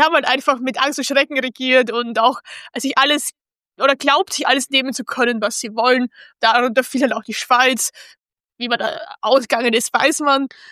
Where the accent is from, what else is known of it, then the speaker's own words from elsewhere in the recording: Austria; was ich als Österreicherin gar nicht verstehen kann